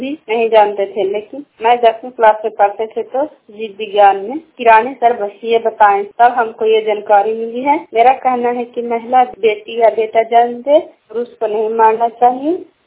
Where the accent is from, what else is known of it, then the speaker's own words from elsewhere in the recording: India; Block Kharna सोलामा गांव की हूँ, जीरा लंदा।